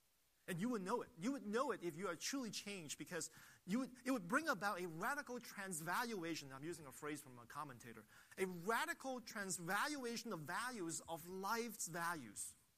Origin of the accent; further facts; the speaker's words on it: Hong Kong; a song that I knew when I was very little growing up in Hong Kong.